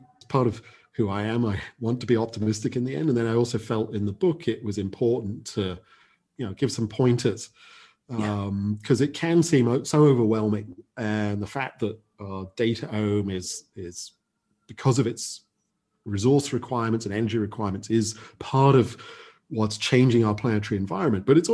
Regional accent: England, United Kingdom; I was born in England. Actually, my father is American. My mother is British. I grew up in England, and both my parents were art historians, academics.

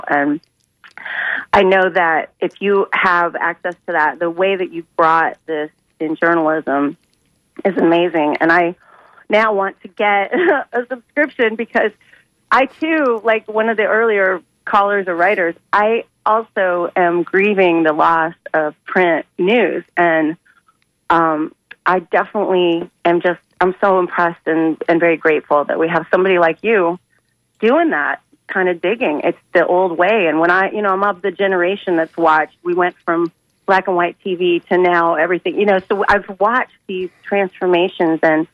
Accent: Sarasota, Florida, United States; And I'm in Bowling Green. I grew up in Sarasota. I was born there.

